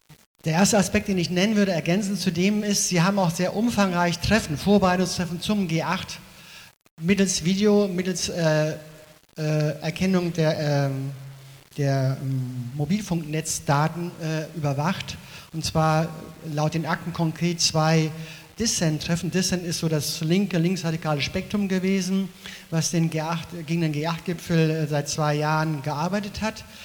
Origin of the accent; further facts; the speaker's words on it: West Germany, Germany; ich komme aus dem Westen